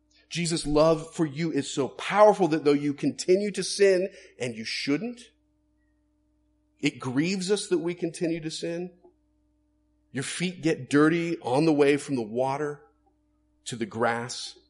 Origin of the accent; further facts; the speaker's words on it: Florida, United States; I grew up in Florida, so we did this frequently to the point where I don't like going to the beach anymore.